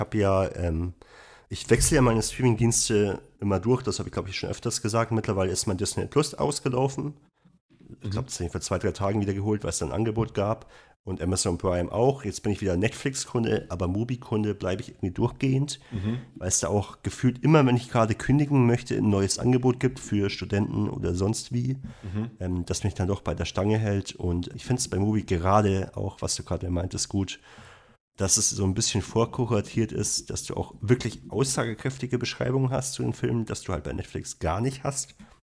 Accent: Bavaria, Germany; Ich komme ja auch aus Bayern

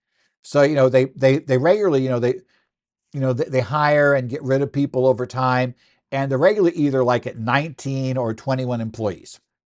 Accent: Arizona, United States; including my home state of Arizona, right?

